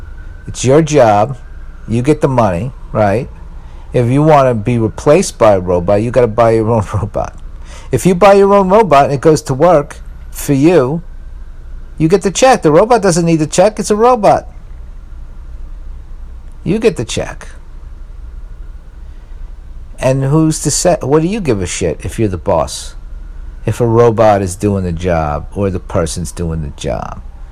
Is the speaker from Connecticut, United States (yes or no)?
no; Staten Island, New York, United States; I remember when I was a kid and I was a teenager. I moved from Staten Island, which was not the ideal place to live, mind you.